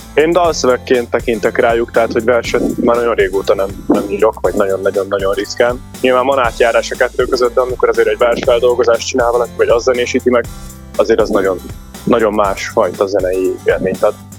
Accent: Hungary; Azt viszont igen, hogy magyarként olyan jó szöveget írjak

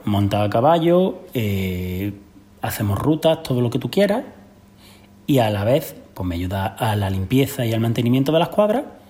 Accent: Granada, Andalusia, Spain; Yo soy de Granada. Soy de Granada y mi madre de la Alpujarra, de un pueblo pequeñito llamado Ubión, de la Alpujarra.

